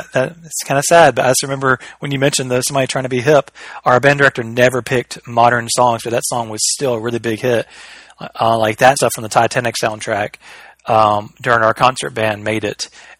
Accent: Alabama, United States; I'm from Alabama, and I don't remember doing line dancing in PE

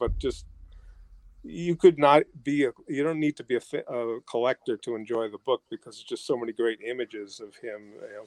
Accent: Massachusetts, United States; now in New Jersey, United States; Well, I live in New Jersey. I grew up in Massachusetts, but I'm actually a Braves fan.

